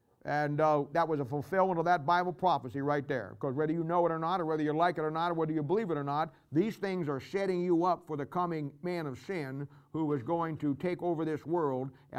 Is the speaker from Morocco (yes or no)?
no; United Kingdom; now in United States; Now I stand before you tonight and I'm a Gentile. And I'm Welsh English.